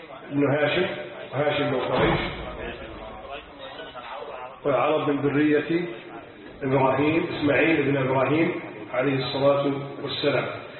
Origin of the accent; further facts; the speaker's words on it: Egypt; بلدنا مصر